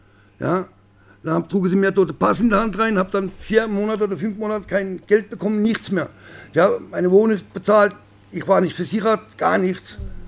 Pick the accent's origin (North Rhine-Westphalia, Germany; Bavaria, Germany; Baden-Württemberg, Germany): Baden-Württemberg, Germany; Freiburg; born there; Ich bin 1968 in Freiburg geboren worden.